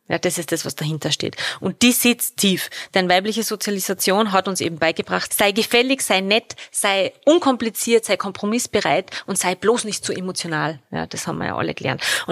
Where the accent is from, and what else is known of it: Salzburg, Austria; born or raised there; moved away as an adult; also born or lived in Vienna / Lower Austria